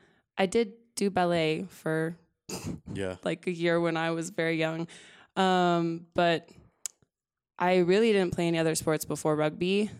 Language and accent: English; Los Alamos, New Mexico, United States; also born or lived in Albuquerque; Yeah, I'm from Los Alamos, New Mexico. I grew up there my whole life. My parents are still there. I went to school in Albuquerque, New Mexico. My sister's still there. So, yeah, big fan of New Mexico. That's nice. My home.